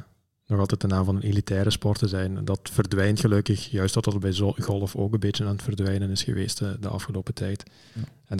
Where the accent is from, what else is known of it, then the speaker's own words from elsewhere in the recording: Belgium; Allee, als we dan als Belg kijken, het volkslied in het Nederlands en in het Frans.